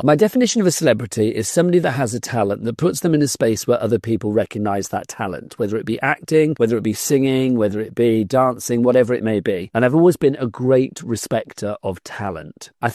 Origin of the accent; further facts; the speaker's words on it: Gloucester, South West England, United Kingdom; now in London, United Kingdom; I went to college in London. I grew up in Gloucester in the West Country of the UK. And then I moved to London to go to the London College of Printing in 1987.